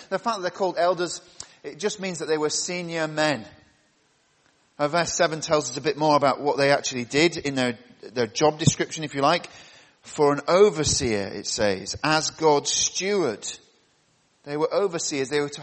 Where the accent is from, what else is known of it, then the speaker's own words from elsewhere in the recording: England, United Kingdom; speaking as an Englishman